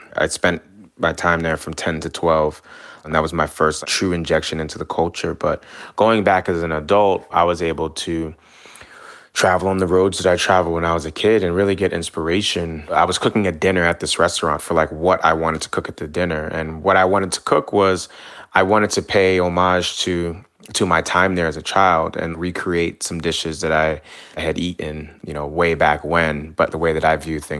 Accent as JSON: {"language": "English", "town": "Bronx", "region": "New York", "country": "United States", "tie": "born or raised there", "said": "You know, I grew up in the Bronx, New York. It was a melting pot of so many different cuisines"}